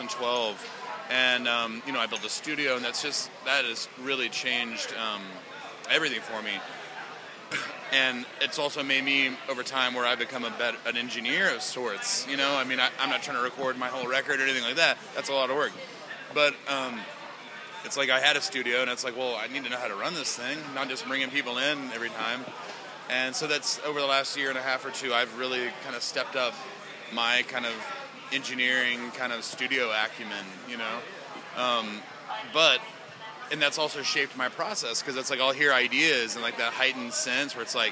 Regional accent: Missouri, United States; Because, you know, I was a kid from Missouri. I went to New York City. I got to experience some stuff.

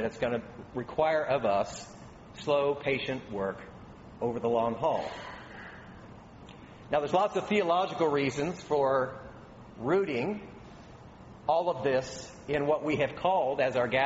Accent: Indiana, United States; So as some of you know, I grew up outside Indianapolis. That's in Indiana, for those of you who are here.

